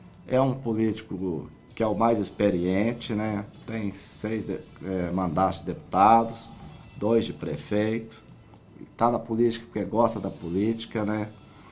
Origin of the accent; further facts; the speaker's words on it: Carioca, Minas Gerais, Brazil; now in Pará de Minas, Brazil; Eu sou lá do Distrito Carioca, né? Vivi lá a minha infância, estudei e vim para Pará de Minas